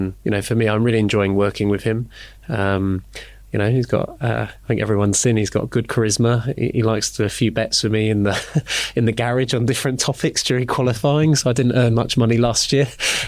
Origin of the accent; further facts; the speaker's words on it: East of England, United Kingdom; I'm from Norfolk, not from Yorkshire